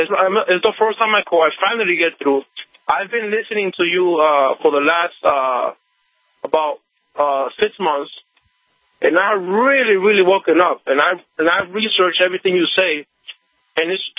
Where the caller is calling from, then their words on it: New York, United States; from New York.